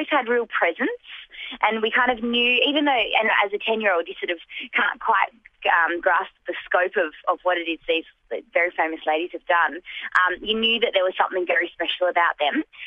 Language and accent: English; Perth, Western Australia, Australia; I grew up in Perth, as I say, and I studied at WAPA, the WA Academy of Performing Arts.